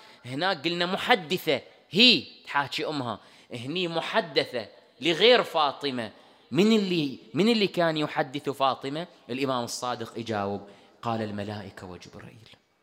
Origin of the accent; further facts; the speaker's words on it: Bahrain; المعتمدة عندنا في البحرين